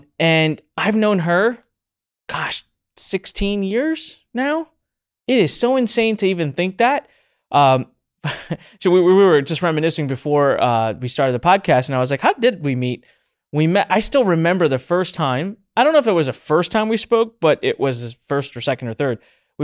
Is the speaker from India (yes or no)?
yes; India; And I was like, given I'm Indian, I should probably do this in India.